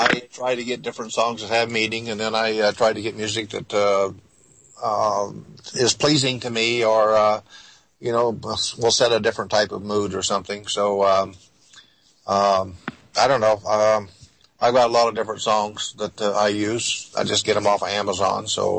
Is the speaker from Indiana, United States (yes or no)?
no; Kansas, United States; Jim in Kansas, my home state. Dorothy and I are from Kansas.